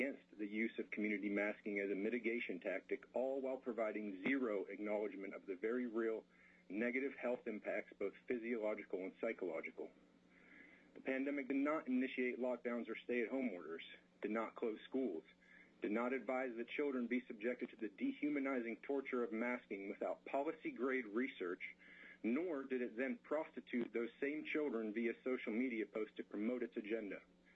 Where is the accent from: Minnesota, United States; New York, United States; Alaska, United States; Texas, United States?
Alaska, United States; Fairbanks; I am from Fairbanks and am representing myself, my wife, and my daughter